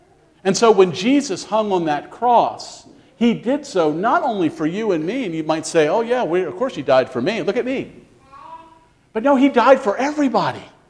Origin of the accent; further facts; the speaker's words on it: Switzerland; I'm from Switzerland.